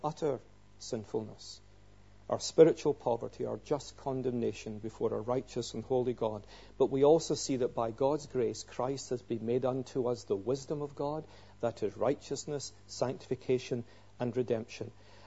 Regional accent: Scotland, United Kingdom; and you know, we're Scottish, we don't kind of go in for that kind of thing.

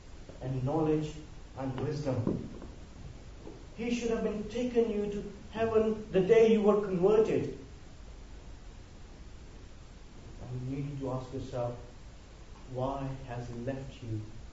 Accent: Pakistan; I'm from Pakistan, came to know the Lord in 1996

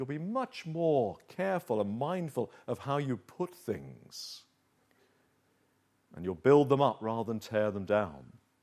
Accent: United Kingdom; And, you know, Brits aren't, we're not too good at doing encouragement.

